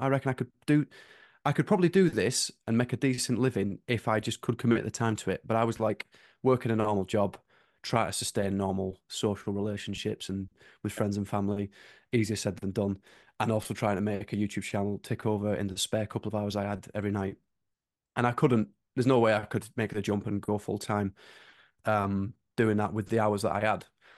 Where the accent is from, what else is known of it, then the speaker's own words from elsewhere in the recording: North West England, United Kingdom; I'm from the Lake District, so these were like, even though that sounds quite close, that's like a two-hour drive to get to Liverpool.